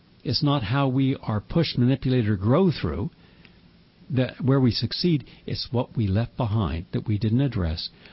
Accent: West Virginia, United States; And by the way, you know I'm from West Virginia.

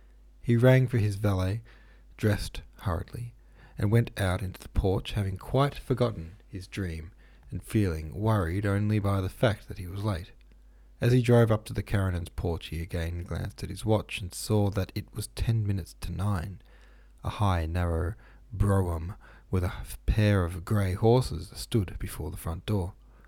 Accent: Lilydale, Victoria, Australia; I'll let you know my hometown. My hometown is called Lilydale. Lilydale. Lilydale. In Victoria.

